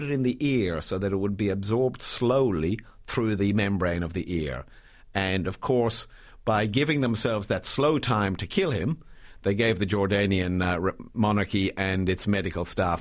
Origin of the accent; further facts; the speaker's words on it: Ireland; now in Australia; So you're talking to an Irishman here. I live in Australia, but I'm from Ireland. I grew up on the border as a child.